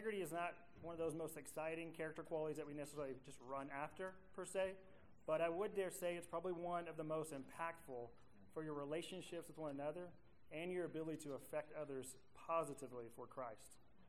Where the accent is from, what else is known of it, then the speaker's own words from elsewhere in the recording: Dallas, Texas, United States; So to kind of give you guys a little bit of a introduction, like I said … I hail from Dallas-Fort Worth area.